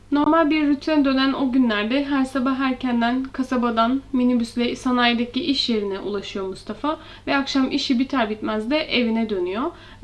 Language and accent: Turkish; Manisa, Turkey; benim de çocukluğum Manisa'da geçti